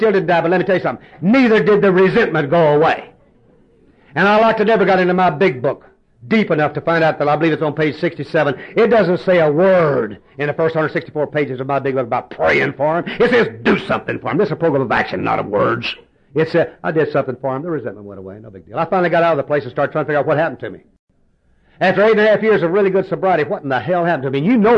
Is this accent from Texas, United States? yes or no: yes; Texas, United States; I come from the Bible Belt down there in East Texas and Arkansas